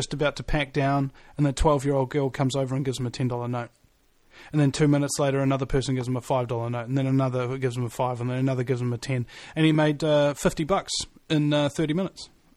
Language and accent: English; New Zealand; So naturally, an American gave me an American-based talk radio show because I'm a New Zealander who knows more about America than most Americans do.